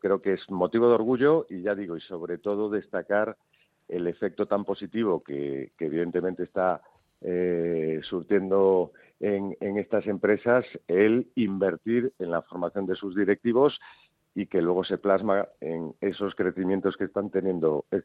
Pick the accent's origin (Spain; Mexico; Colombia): Spain; Galicia; yo como gallego también